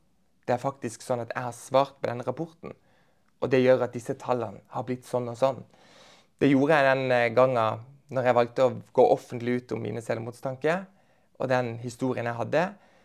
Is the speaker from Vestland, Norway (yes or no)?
no; Farsund, Agder, Norway; now in Kristiansand, Norway; når jeg flytta fra Farsund, da, hvor jeg kommer fra